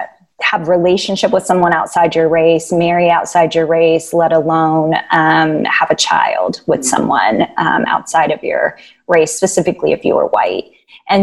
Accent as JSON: {"language": "English", "town": "Indianapolis", "region": "Indiana", "country": "United States", "said": "Yeah, I'm from Indianapolis, Indiana."}